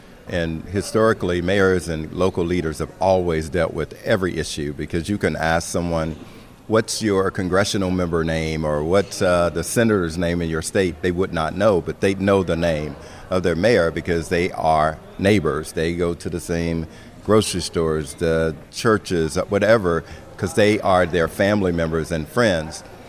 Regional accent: Florida, United States; the floods in my home state of Florida

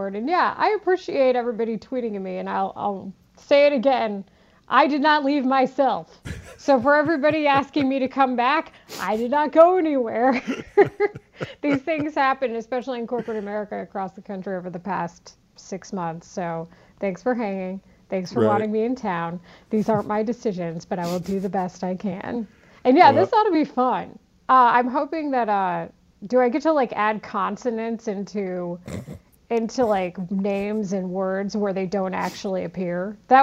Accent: Texas, United States; Boston, I think, is awesome because I'm from Texas, as a lot of people know

